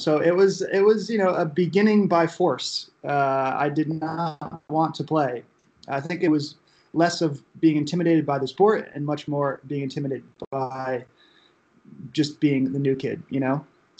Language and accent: English; Connecticut, United States; also born or lived in California; So I grew up in Connecticut. I was born in California and then moved to Connecticut when I was about 7 or 8.